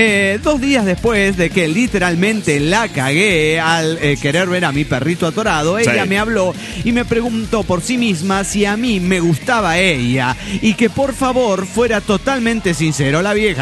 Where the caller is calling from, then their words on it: Guadalajara, Jalisco, Mexico; de Guadalajara, Jalisco, México.